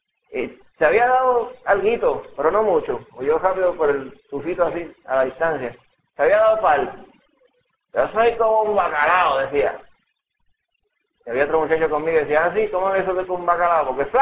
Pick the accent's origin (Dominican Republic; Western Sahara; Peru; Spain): Dominican Republic; cuando yo me crié allá en la República Dominicana, y siempre estaba en la calle